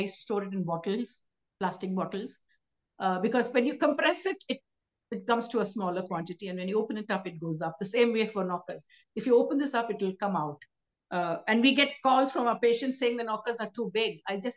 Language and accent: English; Saisha, India; from Saisha, India.